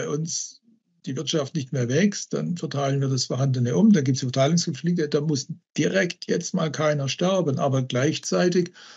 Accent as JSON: {"language": "German", "region": "Southern Germany", "country": "Germany", "tie": "born or raised there", "said": "Im Süddeutschen, wo ich aufgewachsen bin, da gibt es diese Anthroposophen, diese Rudolf-Steiner-Bewegung."}